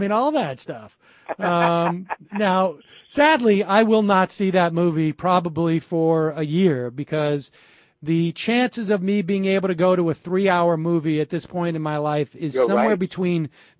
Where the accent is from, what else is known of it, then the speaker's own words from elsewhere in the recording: Worcester, Massachusetts, United States; it was shot in my hometown in Worcester, and I liked that.